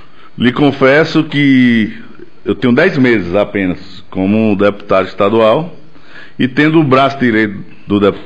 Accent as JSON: {"language": "Portuguese", "town": "Campo Formoso", "region": "Bahia", "country": "Brazil", "tie": "born or raised there", "said": "o município de Campo Formoso também, por ser, primeiro, minha terra natal, a cidade onde constitui família, onde eu moro, mesmo estando em Salvador, mas o coração está aqui"}